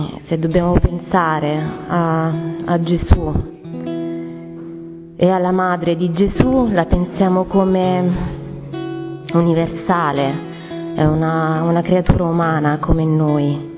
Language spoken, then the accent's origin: Italian; Sicily, Italy; Sono siciliana, italiana.